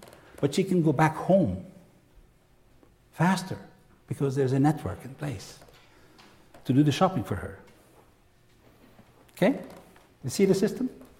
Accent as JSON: {"language": "English", "country": "Belgium", "said": "Okay, I am from Belgium, so I have to have my pitch."}